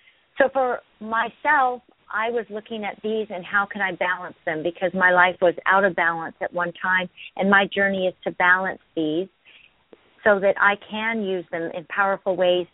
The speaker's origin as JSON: {"language": "English", "country": "Ireland", "said": "And I found all those qualities within me being Irish."}